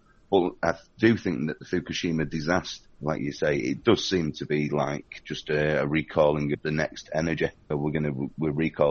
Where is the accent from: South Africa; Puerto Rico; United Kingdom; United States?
United Kingdom; England; because I'm English, I'm constantly drinking tea anyway.